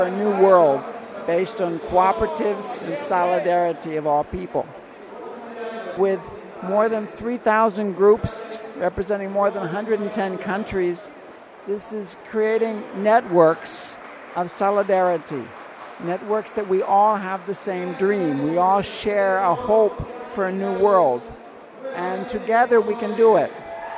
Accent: United States; I'm a yoga teacher and monk. I'm from the United States.

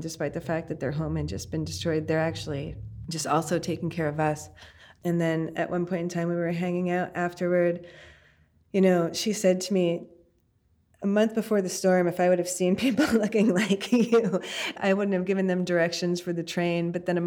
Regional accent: New Jersey, United States; I'm originally from New Jersey

